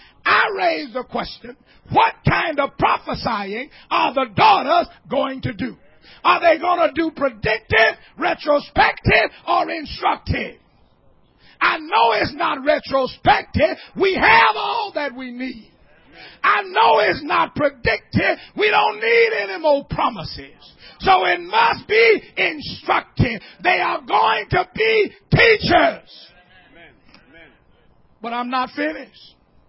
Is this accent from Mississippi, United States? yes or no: yes; Greenville, Mississippi, United States; I went down to my hometown in Greenville, Mississippi.